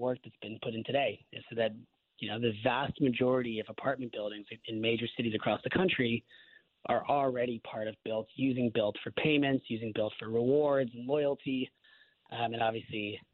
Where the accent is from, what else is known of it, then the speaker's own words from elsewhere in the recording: Seattle, Washington, United States; So I grew up in Seattle.